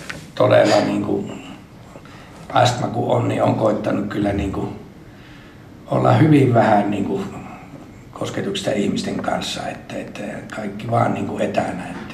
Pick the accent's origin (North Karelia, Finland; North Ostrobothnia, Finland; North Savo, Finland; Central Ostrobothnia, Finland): North Savo, Finland; Kiuruvesi; Ja olen itse Kiuruvedeltä kotoisin, joka on tuollainen pikkuinen yläsavolainen kylä